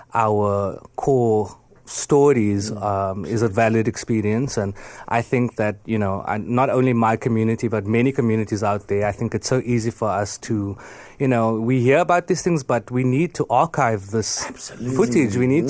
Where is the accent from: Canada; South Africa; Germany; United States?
South Africa; Athlone, Western Cape; You know, growing up in Athlone, going to different types of schools.